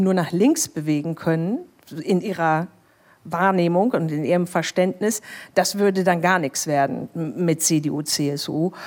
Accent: Dortmund, North Rhine-Westphalia, Germany; aber ich komme aus Dortmund und habe dann auch noch am 1. Mai Geburtstag, Tag der Arbeit.

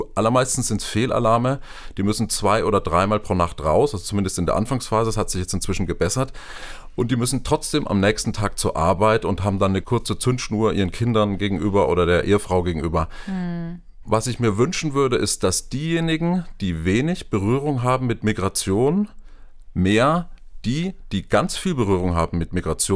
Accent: Würzburg, Bavaria, Germany; Würzburg ist ja meine Heimatstadt

